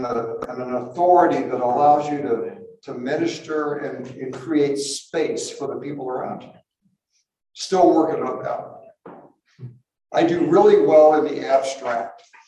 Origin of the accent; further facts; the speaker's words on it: Boulder, Colorado, United States; now in Superior, United States; I live in Superior. I grew up in Boulder.